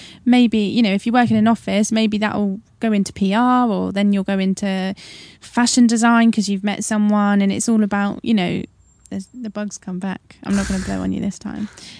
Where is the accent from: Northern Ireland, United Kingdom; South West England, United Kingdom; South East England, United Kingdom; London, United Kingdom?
South East England, United Kingdom; Newbury; growing up in Newbury, it was so white middle class.